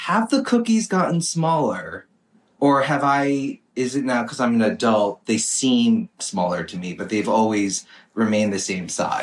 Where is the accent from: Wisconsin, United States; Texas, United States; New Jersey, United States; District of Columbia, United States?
New Jersey, United States; Bergen County, Northern Jersey.